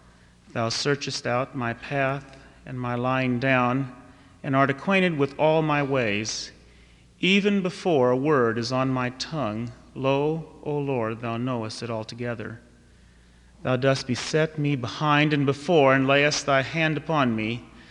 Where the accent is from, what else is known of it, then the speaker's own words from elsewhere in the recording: Missouri, United States; I'm from Missouri originally